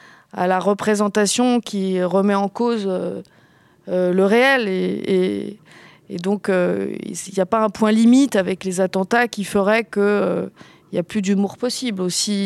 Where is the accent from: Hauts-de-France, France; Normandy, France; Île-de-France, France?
Île-de-France, France; Paris; je suis parisienne, j'habitais dans l'Est parisien